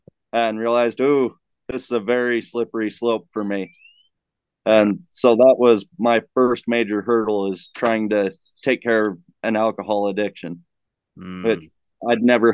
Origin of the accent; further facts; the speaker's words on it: Idaho, United States; I'm from Southeast Idaho.